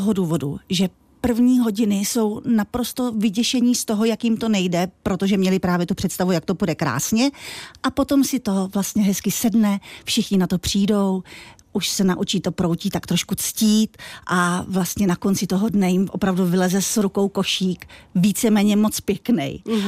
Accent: Moravia, Czechia; now in Trutnov, Czechia; Když jsme se nastěhovali do Trutnova, my jsme z Moravy

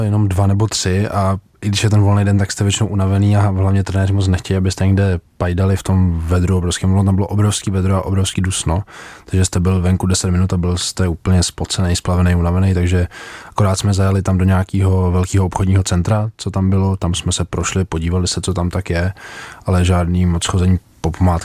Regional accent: Prague, Czechia; Já jsem přišel z Prahy právě a přišel jsem tam do druháku na střední, bylo mi vlastně 16 tehdy.

